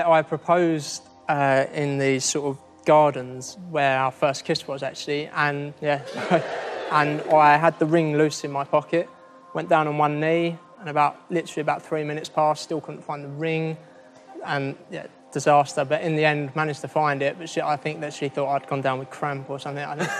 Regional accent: East of England, United Kingdom; I'm from Essex.

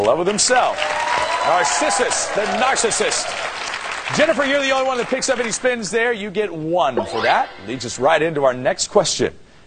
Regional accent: St. Louis, Missouri, United States; In my hometown, St. Louis, Missouri.

